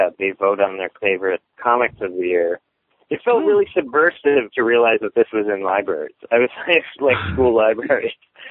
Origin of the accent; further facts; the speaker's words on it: Midwest, United States; I'm from the Midwest. It's very difficult for me to deal with the idea of being nominated for anything.